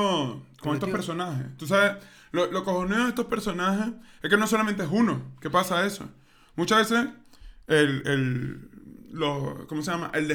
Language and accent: Spanish; Venezuela; Sí, porque soy venezolano.